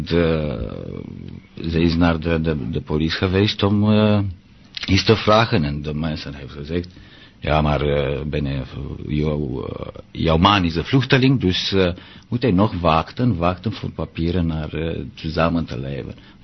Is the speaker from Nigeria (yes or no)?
no; Romania; Dutch is a second language; Voor mij als Roemeen was het ongelooflijk.